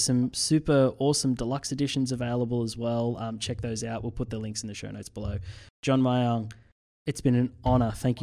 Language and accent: English; Australia; I wouldn't be let out of this room being an Australian without asking, when can we expect DT to come back down under?